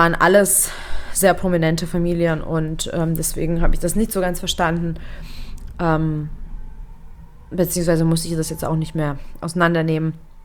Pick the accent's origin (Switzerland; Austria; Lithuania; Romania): Lithuania; now in Germany; Und ich bin zwar in Litauen aufgewachsen, geboren, und meine Eltern sind eigentlich beide Litauer, aber wir haben unsere Wurzeln eben in Deutschland